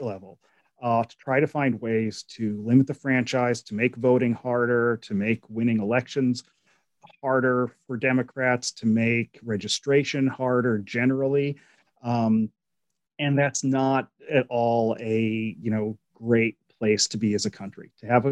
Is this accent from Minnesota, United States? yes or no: no; Pennsylvania, United States; I'm from Pennsylvania, so you know, I can say this, you know, that there's something to that idea that that state consists of Philadelphia, Pittsburgh, and Alabama.